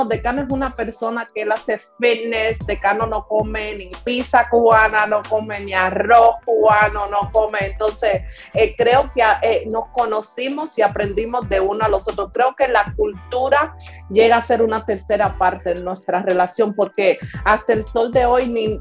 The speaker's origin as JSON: {"language": "Spanish", "country": "Canada", "tie": "born or raised there", "also_born_or_lived": "Cuba", "said": "porque en realidad yo me crié más aquí en Canadá que en Cuba."}